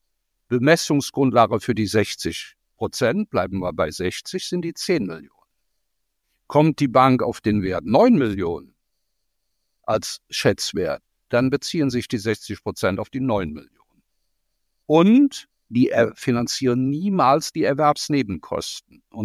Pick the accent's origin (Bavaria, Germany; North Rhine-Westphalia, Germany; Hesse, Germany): North Rhine-Westphalia, Germany; Cologne